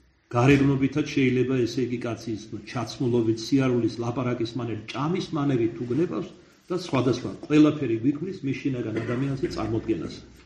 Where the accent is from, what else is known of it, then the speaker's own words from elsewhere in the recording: Kartli, Georgia; მაპატეთ ბოზურად ქართლელი ვარ და ჩემს ქართლელობას მიაწერეთ.